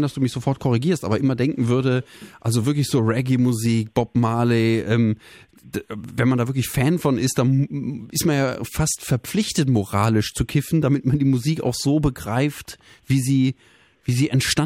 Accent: Bremen, Germany; hier in Bremen. Aber als Bremer

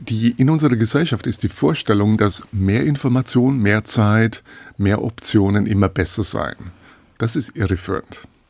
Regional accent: Munich, Bavaria, Germany; Ich bin in München aufgewachsen. Also ich kann durchaus Deutsch.

